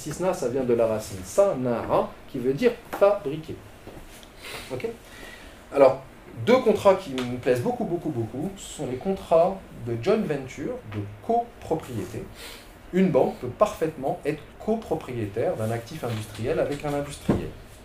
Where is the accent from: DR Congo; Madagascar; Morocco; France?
Morocco; born there; Moi, je suis né au Maroc